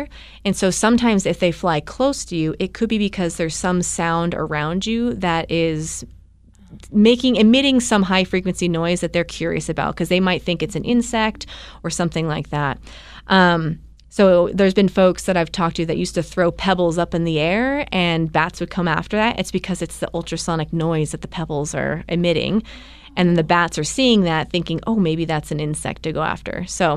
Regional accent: Oregon, United States; So I'm from Oregon originally

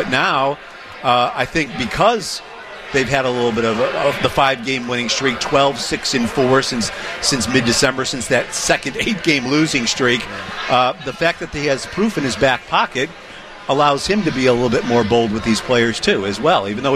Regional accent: Burbank, Illinois, United States; Grew up in Burbank.

